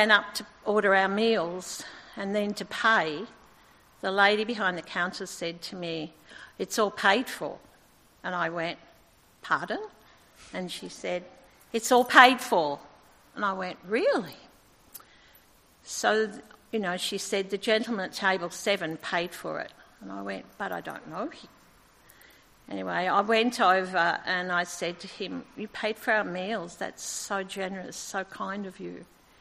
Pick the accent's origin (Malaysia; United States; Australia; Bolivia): Australia; Doncaster, Victoria; And I said, "We come from Deep Creek in Doncaster," and he blessed us and I blessed him.